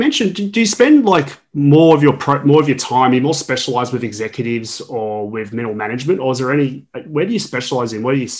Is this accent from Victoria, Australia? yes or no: yes; Melbourne, Victoria, Australia; now in Sydney, Australia; I'm from Melbourne, originally live in Sydney now, but a lot of people have, when I was living in Victoria, I moved to Byron for work reasons and just for the lifestyle choice.